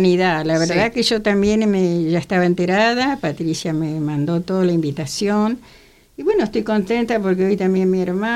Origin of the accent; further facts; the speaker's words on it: Goya, Corrientes, Argentina; me acordé cuando nací ahí en Goya, cuando era chica